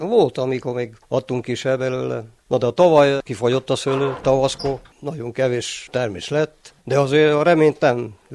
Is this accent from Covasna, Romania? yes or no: no; Dumbrăvioara, Mureș County, Romania; Kükülödomborról. Itt születtem ebbe a házba, ahol most beszélgetünk.